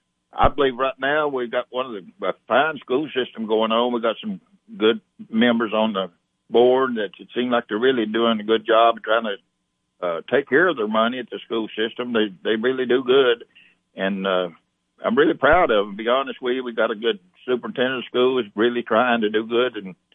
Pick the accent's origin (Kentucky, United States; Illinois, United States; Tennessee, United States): Tennessee, United States; Monterey; we were born and raised in Tennessee, in Monterey, so we're right here at home.